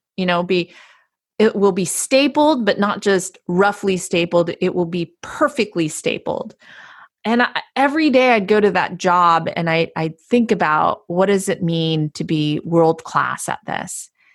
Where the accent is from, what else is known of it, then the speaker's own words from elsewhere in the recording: Palo Alto, California, United States; And I mentioned that I was from Palo Alto.